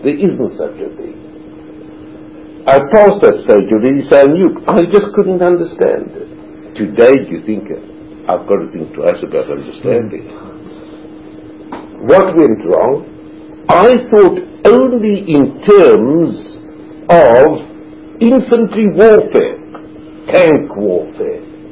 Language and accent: English; South Africa; and I come from South Africa, if you please, which was even further away than California.